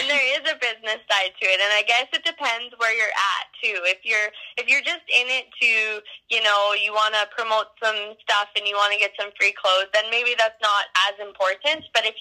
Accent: Canada; I am from Canada

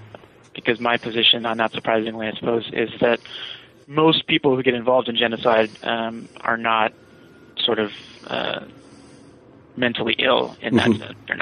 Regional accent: Virginia, United States; Sure. I'm from Virginia.

